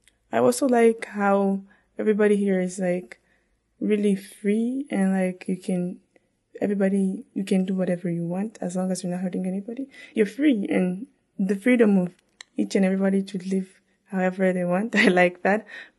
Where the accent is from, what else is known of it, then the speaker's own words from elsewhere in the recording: Tanzania; born there; my mom gave birth to me in Tanzania in the refugee camp in 1999. Yes, I was born in Tanzania.